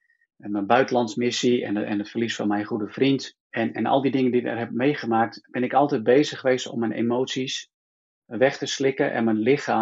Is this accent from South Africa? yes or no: yes; South Africa; En ben uiteindelijk weer teruggegaan naar Zuid-Afrika, waar we vandaan komen. Waar ik geboren ben.